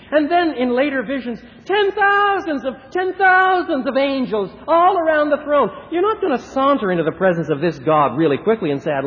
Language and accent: English; Quebec, Canada; now in Chicago, United States; I was brought up in Quebec. I'm a Canadian. Here in Chicago